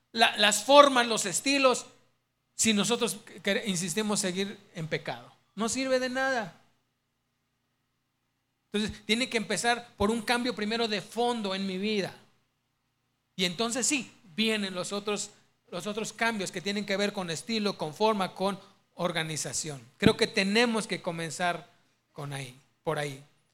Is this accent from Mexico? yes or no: yes; Mexico; Pero déjenme hablarles como mexicano.